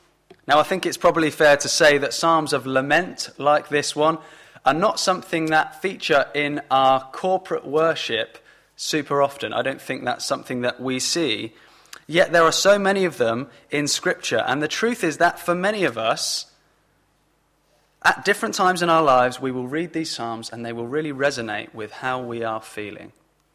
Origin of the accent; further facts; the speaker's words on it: Tilehurst, South East England, United Kingdom; I've lived in Reading for my whole life. I turned 30 at the end of last year, so 30 years in Reading. I grew up in Tilehurst. Moved to Calcot 4 years ago.